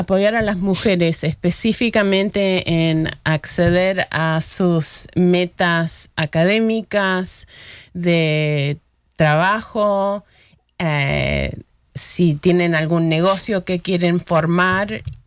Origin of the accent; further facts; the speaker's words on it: New York, United States; accent: Argentine; Bueno, mis padres son argentinos y yo me crié acá en New York